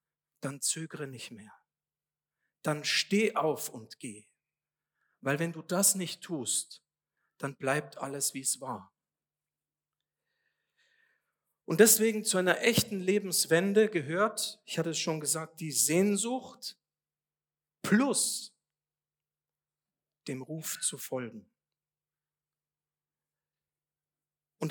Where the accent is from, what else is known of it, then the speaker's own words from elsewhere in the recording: Bavaria, Germany; Ich bin in Bayern aufgewachsen.